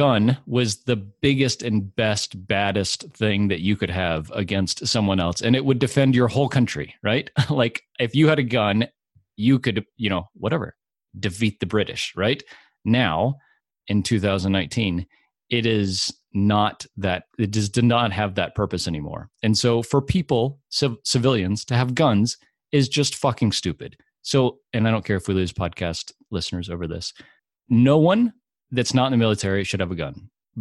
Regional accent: United States; I have to say, like, as an American, you are raised with this shit on the news all the time.

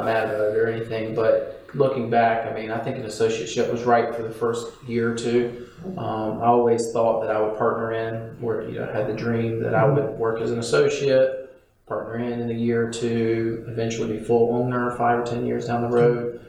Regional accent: Wendell, North Carolina, United States; So I grew up in Wendell, went to school with NC State, Carolina, graduated 2013, moved back home to Wendell, Zebulon area

